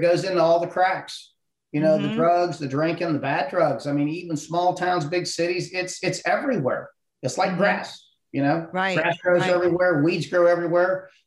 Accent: Ohio, United States; I'm just a good old country boy. I was born and raised in Ohio and out in the hill country.

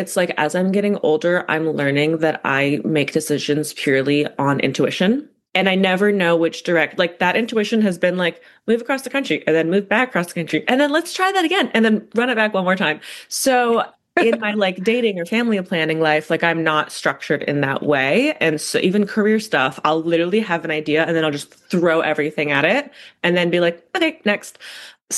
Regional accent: Carmel, California, United States; I grew up in California. Do you know where Carmel is?

